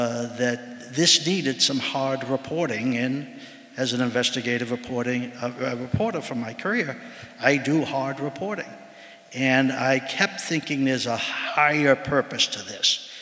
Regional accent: Boston, Massachusetts, United States; and I am the Boston boy. Hmm. I grew up in Boston, went to public schools in Boston, and joined the Globe at a young age

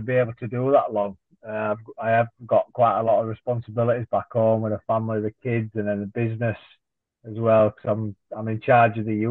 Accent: Leeds, Yorkshire and the Humber, United Kingdom; Yeah, so like I'm from Leeds, so I did like to compete on that show because it's quite local

